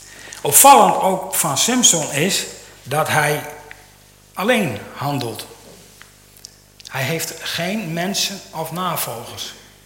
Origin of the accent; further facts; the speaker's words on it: Bantega, Friesland, Netherlands; In mijn geboortedorp Bantega hadden wij op de lagere school een meester